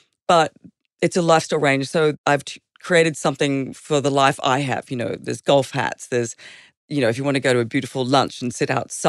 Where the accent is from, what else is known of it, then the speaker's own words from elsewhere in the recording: Queensland, Australia; also born or lived in Stanthorpe, Australia / Western Sydney, Australia; I grew up in Queensland. I was, you know, I was Gold Coasting when it was a single lane highway from Brisbane to the Gold Coast. And, you know, we lived on a farm in Stanthorpe